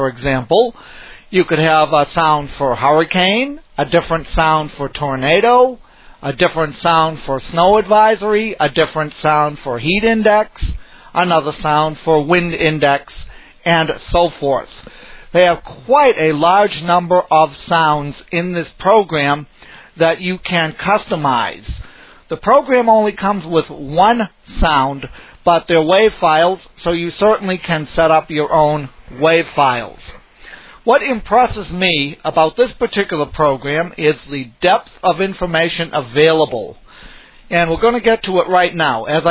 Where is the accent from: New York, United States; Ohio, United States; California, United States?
California, United States; Sacramento; I'm from Sacramento, California.